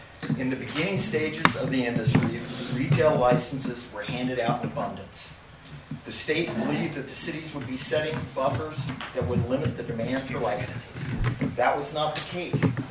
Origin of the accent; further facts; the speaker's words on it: Myrtle Creek, Oregon, United States; Born and raised in Myrtle Creek, Oregon.